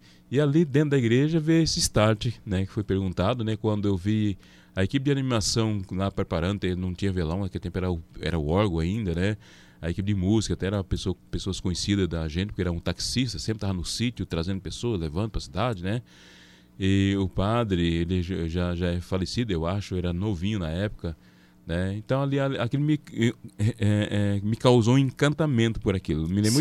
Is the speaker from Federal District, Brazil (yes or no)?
no; Toledo, Paraná, Brazil; also born or lived in Assis Chateaubriand; Por os 10 anos, aí fomos para a área rural, no município de Toledo, lá em que eu, de fato, me criei, me formei